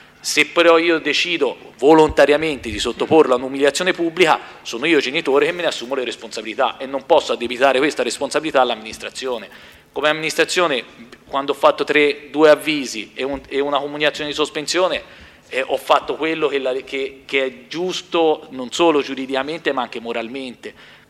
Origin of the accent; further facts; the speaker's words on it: Tuscany, Italy; Io non penserei mai, da genitore che sono moroso, di portarmi figliolo, detta proprio da toscano, alla fermata del pullman